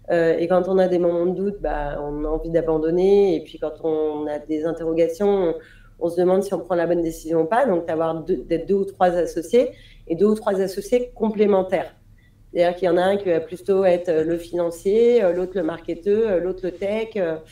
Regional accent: Paris, Île-de-France, France; je suis parisienne donc j'ai un biais.

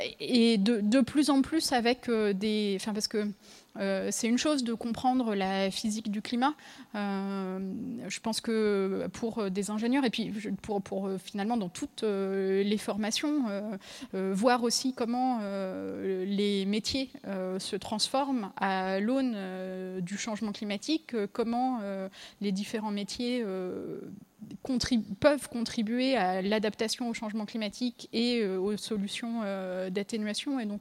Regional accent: Saint-Brieuc, Brittany, France; Moi, je suis originaire de Saint-Brieuc.

